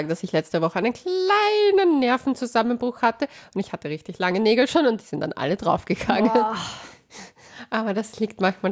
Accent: Vienna, Austria; Leopoldau, glaube ich, in Wien liegt. Und ich als Wienerin das jetzt erst rausfinde.

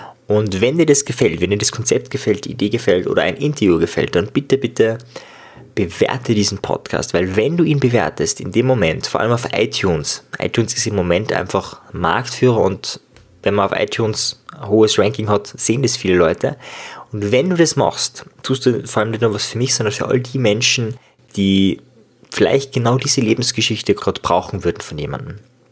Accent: Austria; accent: Austrian; ich komme aus Österreich

